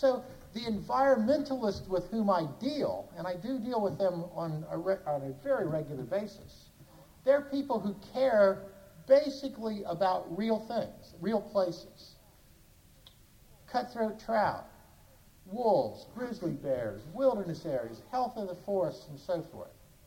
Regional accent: Bozeman, Montana, United States; I come from Bozeman, Montana. I live there by choice.

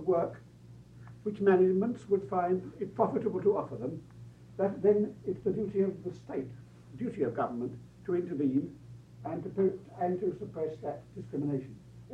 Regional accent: Cape Town, Western Cape, South Africa; now in United States; May I point out … from Cape Town and from the Hoover Institution and Cal State College at the moment.

